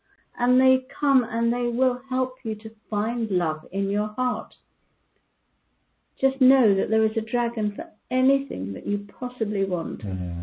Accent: India; When I was a child, I was brought up in India

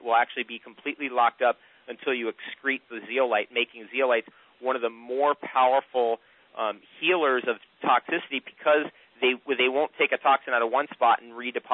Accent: New Jersey, United States; I grew up on the Jersey Shore and we had those wood benches and recliners and all that, and I used to play on those things when I was a kid

